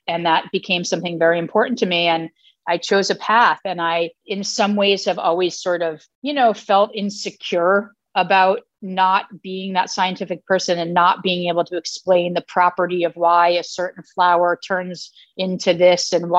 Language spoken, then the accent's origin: English; North Haven, Connecticut, United States; I grew up right outside New Haven in North Haven. New Haven, as you know, is a very Italian-American community, and I grew up lucky enough to be exposed to that in a family that really loved food.